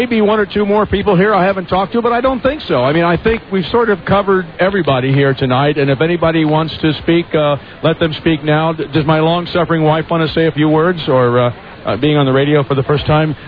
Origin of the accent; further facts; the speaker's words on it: Cambridge, Ohio, United States; I was growing up in Cambridge, Ohio, and Spook was, you know, pretty much like he sounds now.